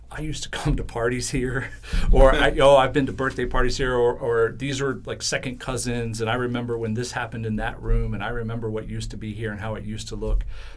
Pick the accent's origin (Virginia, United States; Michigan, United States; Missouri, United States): Virginia, United States; Great Bridge; I grew up in Great Bridge back when Great Bridge wasn't Hickory. Mm. Small, everybody kind of knew each other.